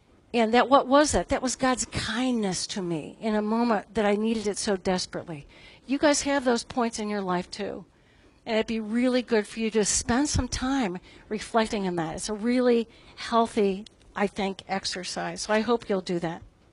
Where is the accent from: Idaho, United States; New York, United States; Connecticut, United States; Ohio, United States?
Ohio, United States; Cleveland; So I grew up in Cleveland. My parents were in Cleveland. I'm living down here, and I'm the closest daughter.